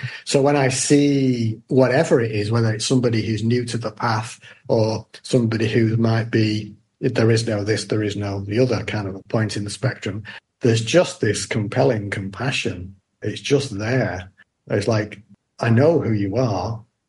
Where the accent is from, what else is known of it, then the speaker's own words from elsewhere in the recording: Manchester, North West England, United Kingdom; I was doing this talk in my hometown in Manchester